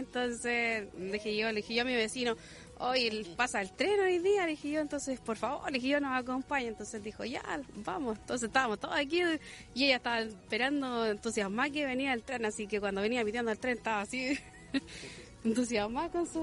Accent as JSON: {"language": "Spanish", "town": "Rauquén", "region": "Maule", "country": "Chile", "said": "Nosotros somos de Rauquén acá"}